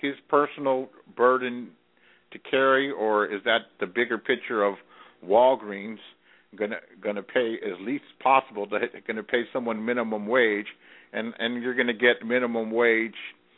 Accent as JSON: {"language": "English", "town": "Los Angeles", "region": "California", "country": "United States", "lives_now": "Bay Area, United States", "said": "I'm from California, Los Angeles. I live in the Bay Area now."}